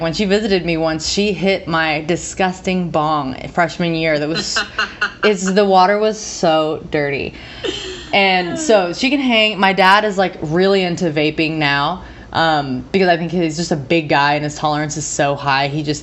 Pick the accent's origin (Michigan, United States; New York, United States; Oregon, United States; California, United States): Oregon, United States; But I grew up in Southern Oregon, which is like, technically it's the tip of the Emerald Triangle.